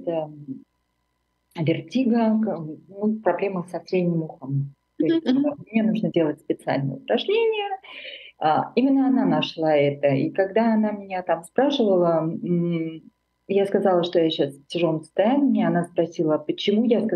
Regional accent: Armenia; now in Germany; И она сказала, откуда ты? Я говорю, я из Армении.

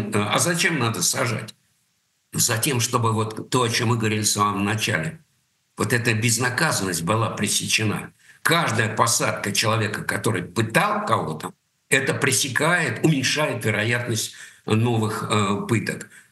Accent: Russia; now in Berlin, Germany; Ну, потому что я русский, я россиянин, я люблю свою страну, и при первой же возможности я туда вернусь. И Россия моя страна, я не собираюсь от нее отказываться.

